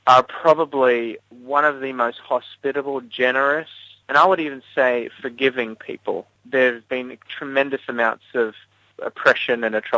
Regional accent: Australia; When I enter into the country and find out I'm an Australian

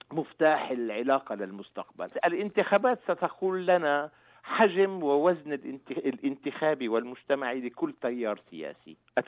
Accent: Palestine; الآن بحب أخبرك نحن مجتمع فلسطيني مشتت ومبعثر ديموغرافيا

